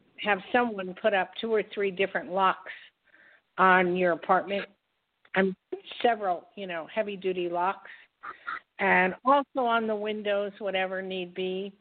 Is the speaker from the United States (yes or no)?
yes; New York, United States; But I'm a New Yorker. I'm from Jersey in New York, so I'm sorry. I've been all over, and you know, I like it all.